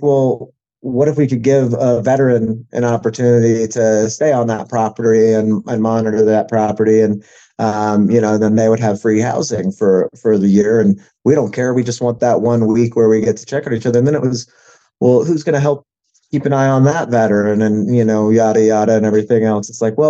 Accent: Florida, United States; we kind of had a punk rock childhood, you know, out of the beach growing up in Florida.

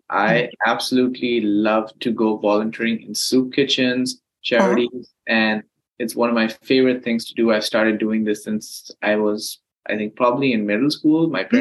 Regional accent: Lahore, Punjab, Pakistan; I was born and raised in Lahore, Pakistan. I completed all my education from there. I went to high school, college, and then medical school, all in Lahore, Pakistan.

